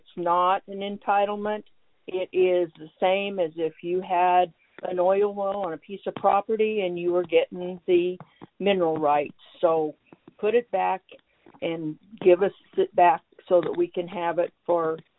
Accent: Palmer, Alaska, United States; I'm from Palmer, Alaska

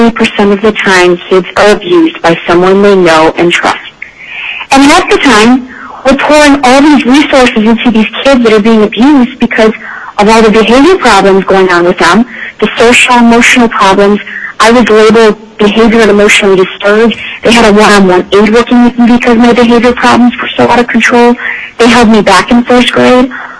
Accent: Illinois, United States; I passed it first in my home state of Illinois

